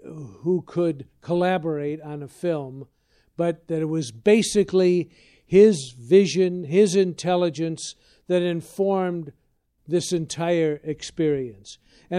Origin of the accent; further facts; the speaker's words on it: Chicago, Illinois, United States; now in Los Angeles, United States; But I guess I'm from Chicago, so this is like spring to me. But it's pretty warm in L.A. now